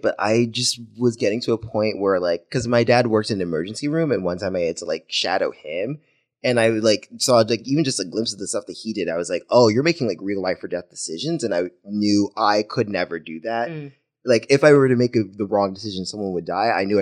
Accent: New York City, New York, United States; born there; I actually went to college in Connecticut. I was born in New York City.

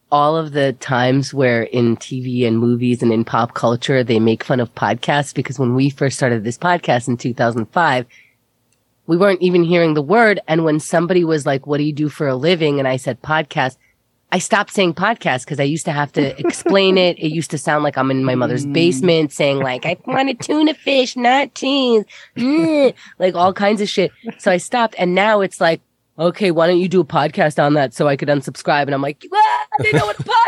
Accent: Israel; Well, I was thinking, okay, so I'm from Israel and... I'm not a Jew anymore. I was raised Jewish. I went to yeshiva.

